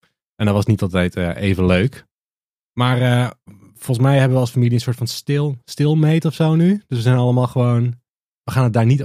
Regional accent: Amsterdam, North Holland, Netherlands; Ik als Amsterdammer mag dat niet doen.

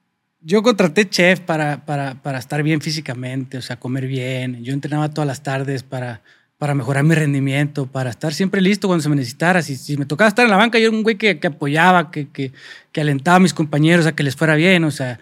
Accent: Mexico; also born or lived in Sacramento, United States; yo nací en Sacramento, California. Bueno, la historia te la voy a resumir un poquito. Mis papás se fueron a Estados Unidos para una mejor vida. Nací yo y era un bebé de brazos y deportan a mi mamá. Entonces mi mamá con todos esos chiquillos se tuvo que venir acá a México

